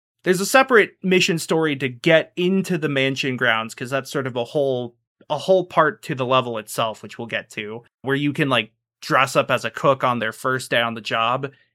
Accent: United States; I'm an American. I've, you know, lived in situations where that's, you know, the most affordable thing.

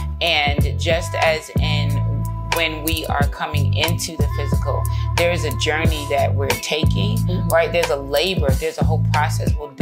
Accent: Queens, New York, United States; also born or lived in Atlanta; while I was born in Queens, New York, and grew up there, every summer we were down here in Atlanta in South Georgia visiting our family down here.

